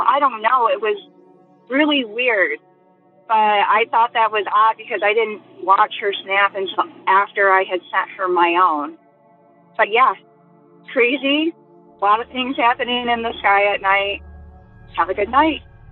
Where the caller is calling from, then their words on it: Jackson, Michigan, United States; I'm out from Jackson, Michigan.